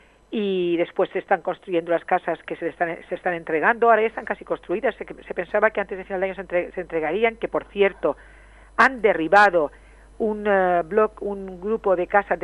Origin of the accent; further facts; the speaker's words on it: Spain; Yo soy española.